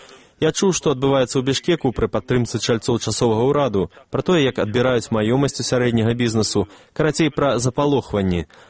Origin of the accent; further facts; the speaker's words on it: Kyrgyzstan; Я сачу за новинами из Киргизстана. Было вельми прыкро почуть про подеи у моим родным городе.